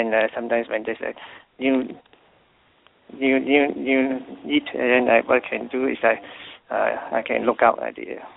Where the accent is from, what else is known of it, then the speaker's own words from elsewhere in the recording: Malaysia; now in Australia; I'm originally from Malaysia. And now I'm living in Australia. I came to Australia in 1990, but went back to Malaysia to work from 1997 to 2000